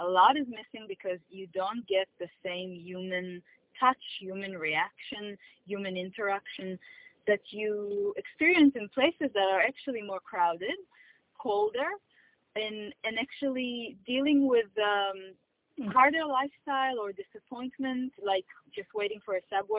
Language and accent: English; Israel; now in Abroad; since I moved away from Israel to here. And the cultural difference makes me feel sometimes hidden or forgotten